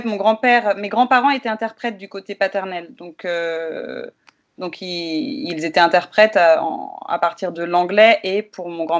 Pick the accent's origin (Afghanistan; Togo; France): France; Île-de-France; J'ai grandi dans le Val d'Oise